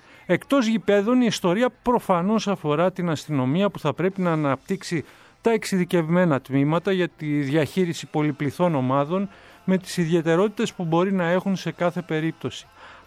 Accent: Greece; Ως Έλληνες οφείλουμε να γνωρίζουμε το Θεόδωρο Κολοκοτρώνη

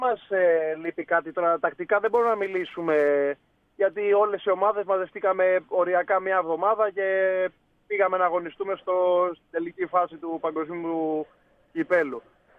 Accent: Greece; σαν Έλληνες έχουμε αυτή την κακή συνήθεια να χαλαρώνουμε, να ενθουσιαζόμαστε

